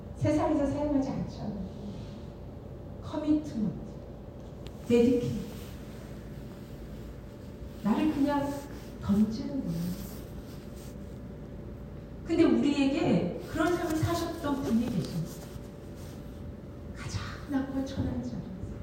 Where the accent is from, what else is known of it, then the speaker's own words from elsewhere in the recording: Seoul, South Korea; born there; 저는 서울 출생이라 시골 환경 잘 모르는데요.